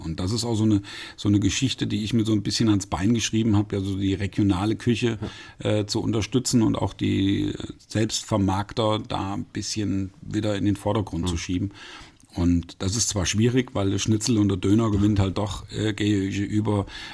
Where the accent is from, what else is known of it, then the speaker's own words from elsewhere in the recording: Fulda, Hesse, Germany; Ich bin ein echter Völscher Junge, ja, aber wie ich nur zu sagen pflege, leider nur ein einfacher Fulder, kein Doppelfulder, weil mein Vater einen Flüchtling geheiratet hat.